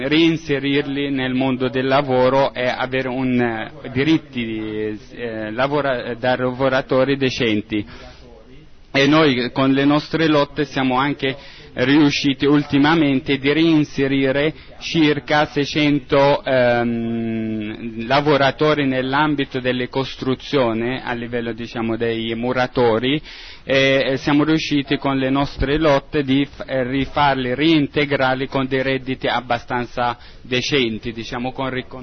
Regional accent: Jaffa, Tel Aviv District, Israel; vengo da Yafa

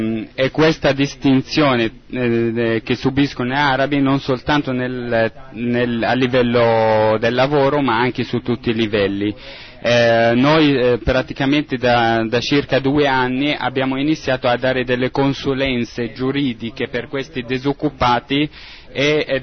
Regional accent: Jaffa, Tel Aviv District, Israel; vengo da Yafa

